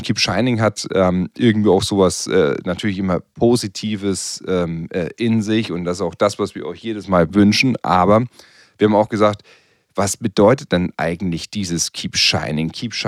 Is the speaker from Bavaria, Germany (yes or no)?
yes; Bavaria, Germany; Ja, also als Franke werde ich nochmal gucken